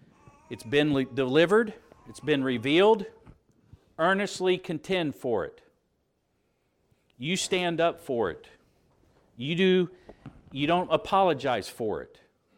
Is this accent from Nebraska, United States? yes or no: no; Odessa, Florida, United States; A pillar is what you see back in Florida. I grew up out in Odessa.